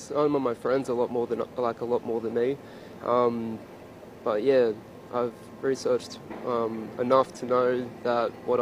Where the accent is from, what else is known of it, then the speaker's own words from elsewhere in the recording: Brisbane, Queensland, Australia; Yeah, like, so I'm from Brisbane